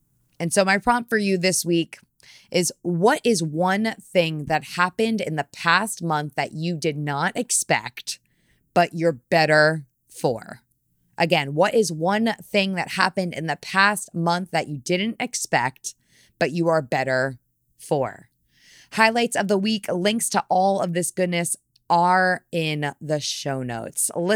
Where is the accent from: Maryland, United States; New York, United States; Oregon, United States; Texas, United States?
New York, United States; that my heart, being a New Yorker, is here and with all of the families that lost loved ones on that day.